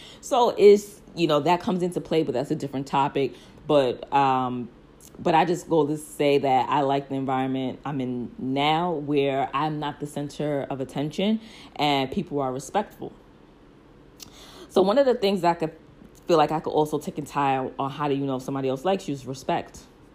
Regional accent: Brooklyn, New York, United States; And when I was younger, I think just from growing up in Brooklyn, people always did say, shut the fuck up.

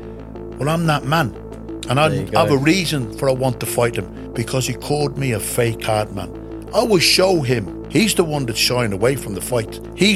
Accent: Ireland; And my dad used to say I was a failure as an Irishman because it's expected of the paddies to drink, you know.

